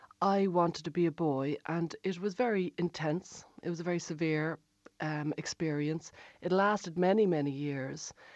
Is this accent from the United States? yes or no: no; Blanchardstown, Leinster, Ireland; And I grew up in Blanchardstown in the 1980s. I was born in 1974